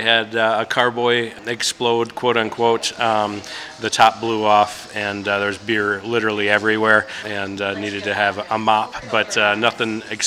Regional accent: Green Bay, Wisconsin, United States; Like, you know, we're from Green Bay. We root for the Packers, right?

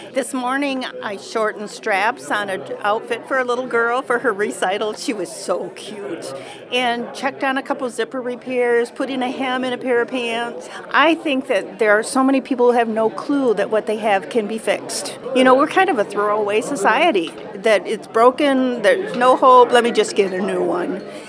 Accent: Clarkston, Michigan, United States; I'm from Clarkston, Michigan.

